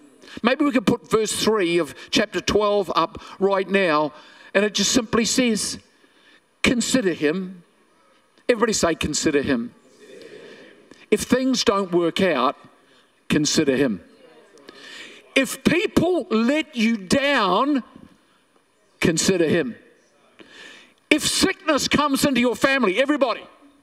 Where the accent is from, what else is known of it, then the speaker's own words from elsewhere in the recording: New Zealand; now in Australia; But here I was living in Australia, new baby, no job. And I'm a Kiwi.